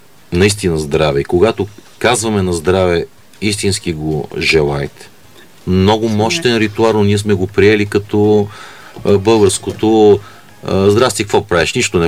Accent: Albania; accent: Albanian; Bulgarian is a second language; на английски с моя албански акцент

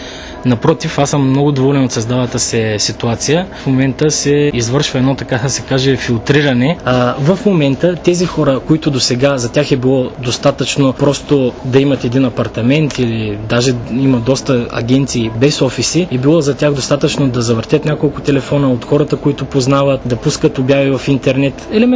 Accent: Targovishte, Targovishte Province, Bulgaria; дори в някои доста по-малки градове, като пример ви давам Карлово, Калофер и моя роден град Търговище

